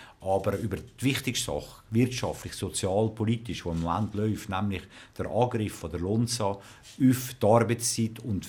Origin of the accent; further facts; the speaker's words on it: Naters, Valais, Switzerland; Effektiv bin ich immer im Wallis gewesen, in Natersch und ab Mai sogar in Albenen